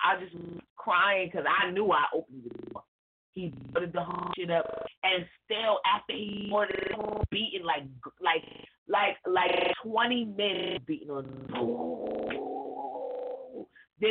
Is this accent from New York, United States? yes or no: yes; New York, United States; Okay, so I'm down south, grandma's house. I'm from New York.